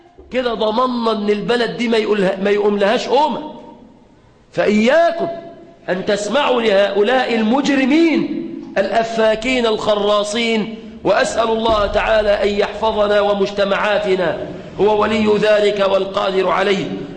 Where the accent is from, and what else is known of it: Egypt